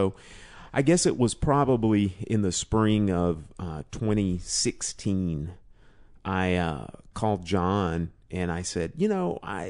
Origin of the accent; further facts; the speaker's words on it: Athens, Tennessee, United States; The foothills of East Tennessee, just outside of Knoxville. A little small town called Athens, Tennessee.